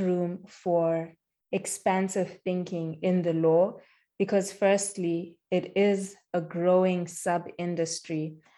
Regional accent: Bulawayo, Zimbabwe; born there; I was born in Bulawayo, Zimbabwe, which is the arts and culture hub of Zimbabwe.

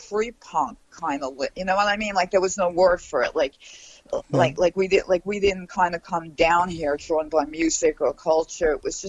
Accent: Brooklyn, New York, United States; I grew up in Brooklyn.

